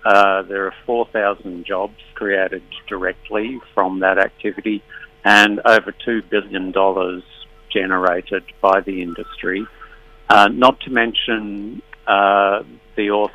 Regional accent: Australia; The fact that I'm an Australian author living in Australia producing these books

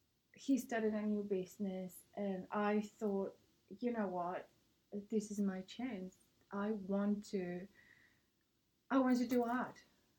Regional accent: Australia; I'm Australian. But I didn't finish high school here

